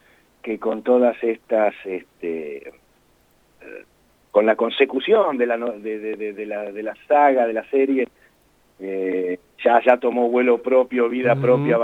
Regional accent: Junín, Buenos Aires Province, Argentina; De Junín, provincia de Buenos Aires.

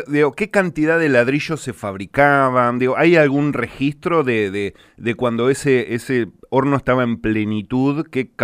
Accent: La Plata, Buenos Aires Province, Argentina; vamos a conocer mucho de lo que somos nosotros los platenses.

